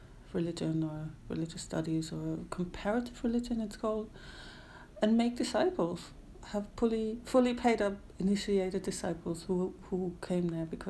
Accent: Germany; English is a second language; also born or lived in Sweden; now in London, United Kingdom; I'm from Germany and live in London and have lived in Sweden before.

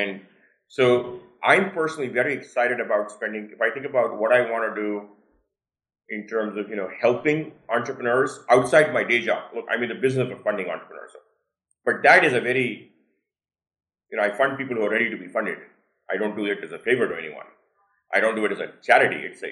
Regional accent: Sudan; also born or lived in India / Nigeria; I was born in India. I grew up in Sudan and Nigeria in Africa. I went back to India for the last couple of years of high school, what's called 10 plus 2 in India.

